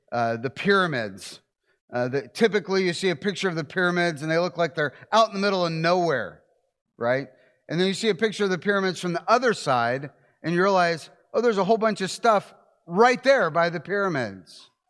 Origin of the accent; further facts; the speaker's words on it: Ohio, United States; I grew up in Ohio.